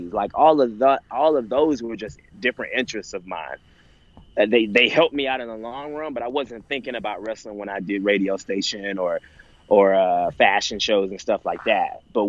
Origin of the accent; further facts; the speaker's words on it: Atlanta, Georgia, United States; Right. Yeah. I'm from Atlanta.